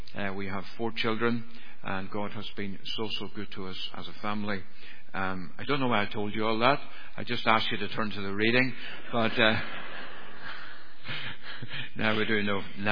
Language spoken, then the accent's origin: English; Ballynahinch, Northern Ireland, United Kingdom; now in Scotland; So I'm from Ballinahinch. I was brought up in a good home. It was a religious home. We went to our local Presbyterian church